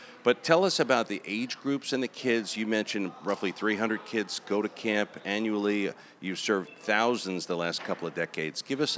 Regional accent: New York, United States; I grew up on Long Island and played basketball, went to summer camp with St. Anthony's and Gus Alfieri and all this.

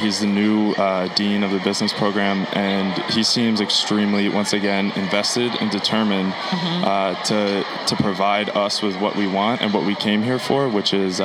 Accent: New York, United States; I'm from Long Island.

